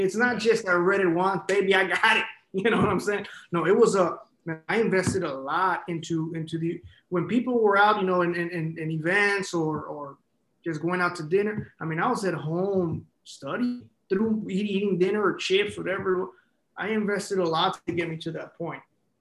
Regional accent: Texas, United States; well, I'm from the Rio Grande Valley. You know, I was born in the 90s.

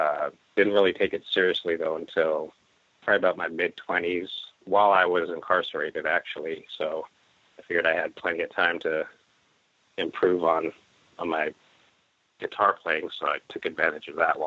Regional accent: Great Falls, Montana, United States; now in Yakima, United States; I was born and raised in Great Falls, Montana, and most of my childhood was spent there. I moved to Washington State to live with my father in around 1984, 1985, and started going to school here, and I've lived in Yakima ever since then

